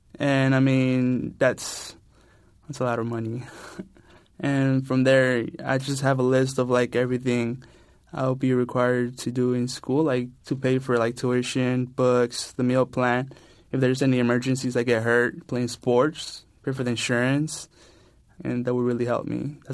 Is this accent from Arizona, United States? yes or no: yes; Phoenix, Arizona, United States; now in Oakland, United States; I grew up in Phoenix, Arizona, and then I moved to Oakland, California, 3 years ago.